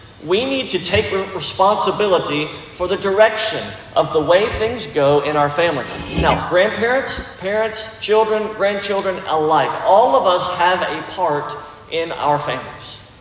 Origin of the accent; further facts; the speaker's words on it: Baton Rouge, Louisiana, United States; I don't know about y'all, but we're from Baton Rouge, so we eat with utensils and plates and stuff.